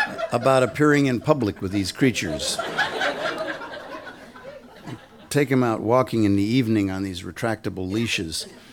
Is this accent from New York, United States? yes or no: no; Moose, Wyoming, United States; Moose, Wyoming, which is pretty much what it sounds like. Moose. I'm from Moose. You got a problem with that? Moose is tough.